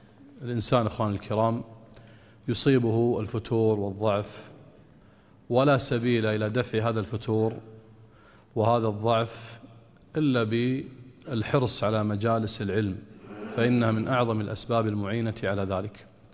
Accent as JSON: {"language": "Arabic", "country": "Kuwait", "said": "هل عندنا في الكويت من يطوف على قبر؟"}